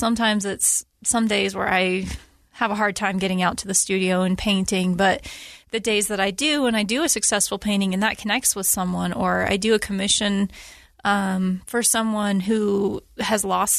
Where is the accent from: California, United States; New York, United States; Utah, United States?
Utah, United States; I was born and raised here in Utah.